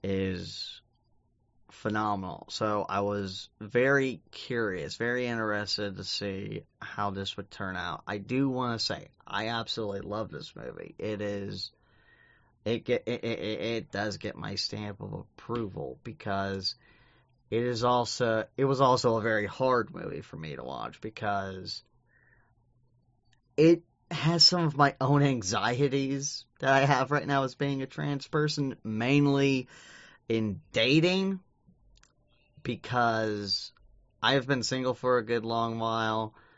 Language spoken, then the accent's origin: English; Bible Belt, United States; Because I was raised in the Bible Belt.